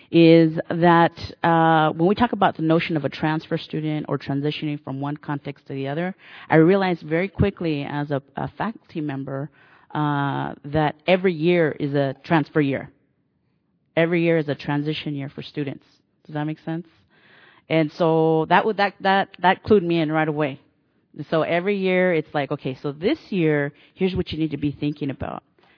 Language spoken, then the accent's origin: English; San Jose, California, United States; And I grew up in Eastside San Jose, and so as I progressed through my education and found myself in Berkeley, that was both shocking, right?